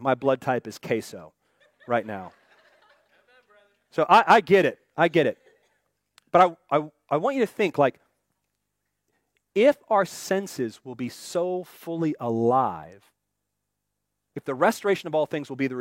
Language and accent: English; Pacific Northwest, United States; You know, I grew up in the Northwest, so our thing was bears.